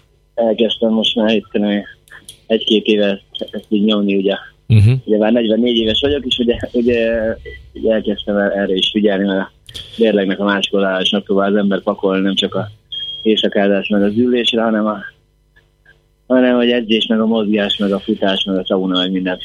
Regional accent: Szerencs, Borsod-Abaúj-Zemplén, Hungary; Mert mivel szerencsén nőttünk fel, ami egy kisváros, ezért nagyon hamar megtaláltuk a zenésztársainkat

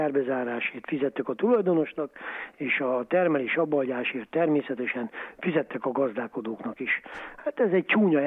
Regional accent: Szerencs, Borsod-Abaúj-Zemplén, Hungary; mondom, hogy Szerencsről jöttem

